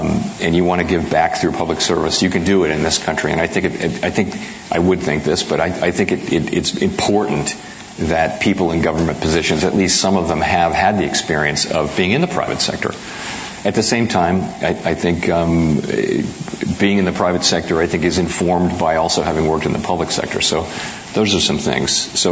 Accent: Washington, District of Columbia, United States; And I grew up in Washington, D.C., and the whole Washington, D.C. political scene is there. But my parents and my family were not part of that. We were just people who lived in Washington.

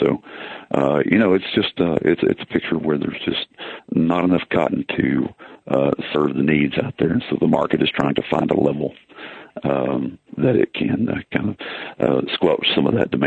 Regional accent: Burnet, Texas, United States; I grew up in Burnett, Texas, which is on the north end of the hill country.

